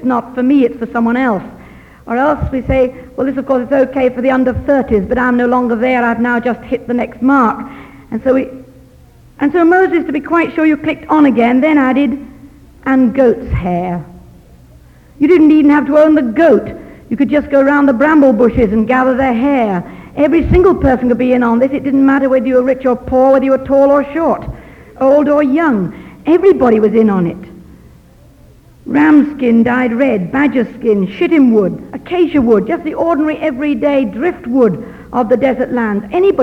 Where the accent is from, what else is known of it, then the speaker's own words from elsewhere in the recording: London, United Kingdom; accent: southern English; village in the south of it called London in England. I usually manage to start slowly so that you catch my accent